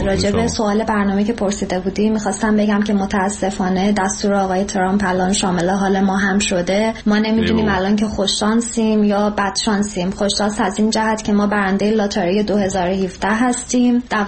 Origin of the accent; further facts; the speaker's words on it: Iran; born there; اینم جبر جغرافیاییه که ما تو ایران به دنیا اومدیم و به جرم ایرانی بودن از خیلی چیزا باید محروم باشیم.